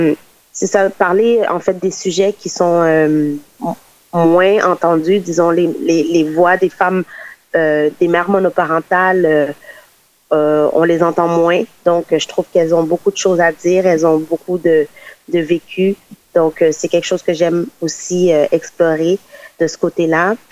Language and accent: French; Canada; born there; je suis aussi issue de la diversité. Je suis née au Canada de parents haïtiens, donc je suis d'origine haïtienne.